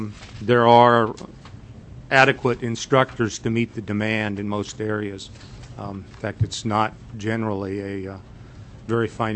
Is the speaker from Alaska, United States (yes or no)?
yes; Kenai, Alaska, United States; but I'm from Kenai and I believe that's the same cost there.